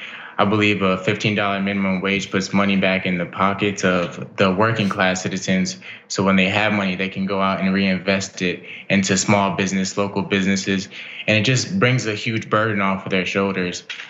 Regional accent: New Jersey, United States; now in Las Vegas, United States; I came originally from New Jersey and moved to Las Vegas.

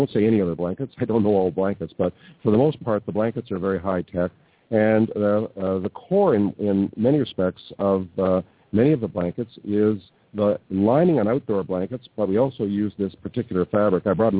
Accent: Toronto, Ontario, Canada; now in Ireland; Irish accent. I live in Ireland, but I'm from Toronto originally. So the Irish accent might be a little bit sort of mid-Atlantic

